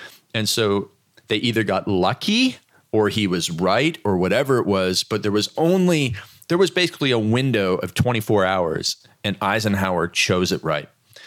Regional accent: Canada; I'm Canadian.

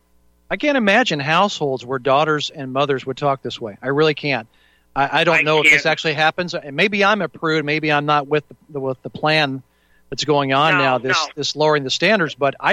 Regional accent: Indianapolis, Indiana, United States; Well, I grew up in Indiana. I'm a Indianapolis boy. Grew up on the west side of Indianapolis there.

